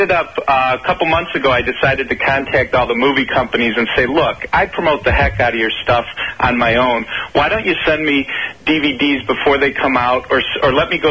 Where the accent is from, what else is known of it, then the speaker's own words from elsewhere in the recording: Chicago, Illinois, United States; accent: Chicago; Yeah, I'm a Chicago guy. Born and raised in Chicago.